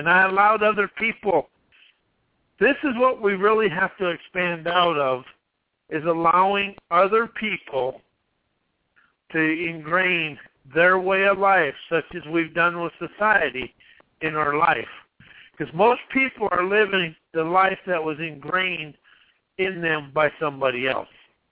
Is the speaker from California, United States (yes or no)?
no; South Dakota, United States; I grew up in South Dakota around the Lakota Sioux and all this, and I was back for a funeral